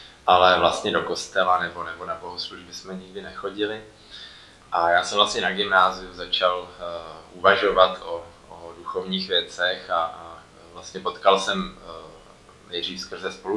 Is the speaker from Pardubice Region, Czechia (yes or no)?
no; Prague, Czechia; Nevyrostl jsem v církvi. Vyrostl jsem tady na Žižkově v Praze, vlastně v rodině, kde k víře jsem vůbec veden nebyl.